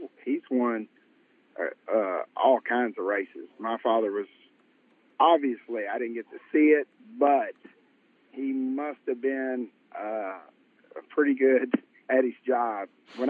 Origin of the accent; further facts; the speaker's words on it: United States; I grew up in Oklahoma, right down on Preston Highway. We had a little farm. Actually, where the Menard sits now is where that farm was. I grew up right there, went to Southern High School.